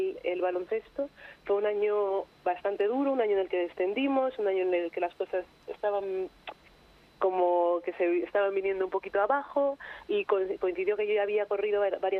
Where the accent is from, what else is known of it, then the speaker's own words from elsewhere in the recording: Spain; estoy yo como española